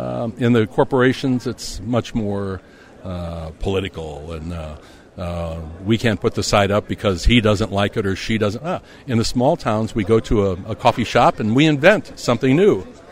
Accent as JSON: {"language": "English", "country": "United States", "said": "So yes, I as an American would look at Germany, but I'd also look at commercial radio, especially in Brazil."}